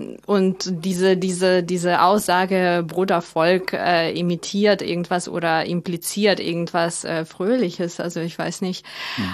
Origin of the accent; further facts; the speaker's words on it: Kyiv, Ukraine; first language Russian; German is a second language; also ich kann beide Sprachen. Ne? Ich bin in Kiew aufgewachsen, in einer russischsprachigen Familie und war natürlich ich habe Ukrainisch als Kind gelernt und es ist meine zweite Muttersprache